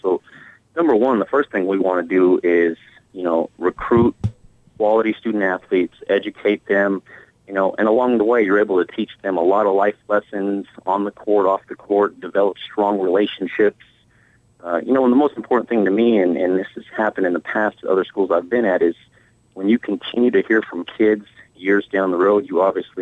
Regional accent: New Mexico, United States; Well, I'm originally from New Mexico, grew up in eastern New Mexico

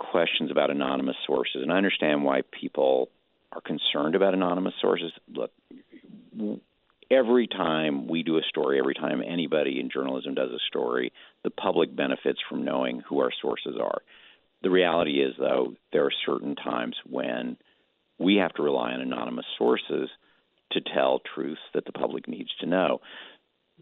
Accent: Illinois, United States; I grew up in Illinois in the 1960s and 1970s, small town, very conservative town, son of two veterans.

